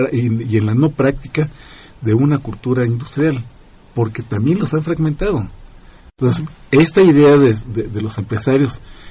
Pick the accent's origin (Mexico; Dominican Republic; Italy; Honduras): Mexico; nosotros como mexicanos